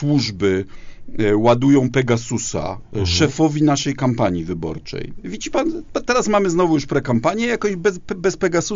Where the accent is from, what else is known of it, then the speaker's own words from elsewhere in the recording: Lower Silesian Voivodeship, Poland; Wie pan, przyjechałem z Dolnego Śląska.